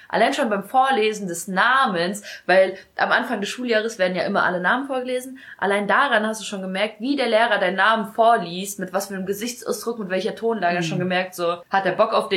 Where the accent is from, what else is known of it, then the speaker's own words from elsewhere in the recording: Ukraine; ja, ich komme aus der Ukraine.